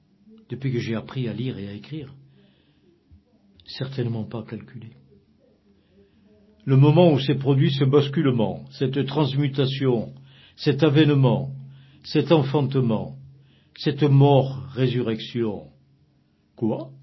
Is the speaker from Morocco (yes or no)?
yes; Fez, Fès-Meknès, Morocco; premier face-à-face avec la mort à l'âge de 6 ans, au milieu d'une manifestation nationaliste dans ma ville natale de Fès.